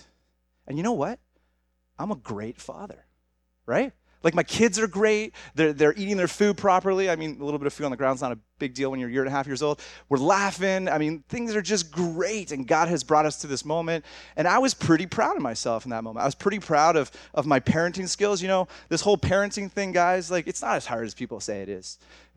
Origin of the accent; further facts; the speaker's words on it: Hamilton, Ontario, Canada; I grew up here in Hamilton. Just down the street, actually, off Aberdeen, if you guys know the area. Went to school here at McMaster